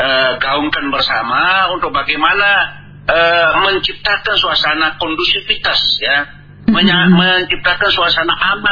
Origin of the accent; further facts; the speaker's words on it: West Nusa Tenggara, Indonesia; Inilah yang terus kami gali ya, budaya kami dari Sasak Lombok ini.